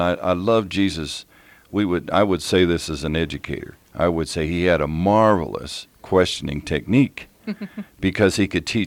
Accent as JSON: {"language": "English", "town": "Denver", "region": "Colorado", "country": "United States", "said": "I'm from Denver."}